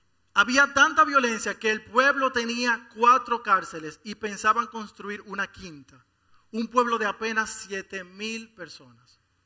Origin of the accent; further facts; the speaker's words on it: Dominican Republic; yo lucho, yo soy dominicano